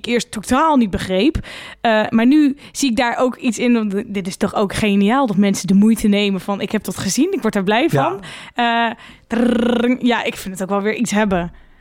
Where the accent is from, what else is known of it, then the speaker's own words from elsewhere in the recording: Gelderland, Netherlands; Ik ben een meid van de Veluwe, maar dank je wel.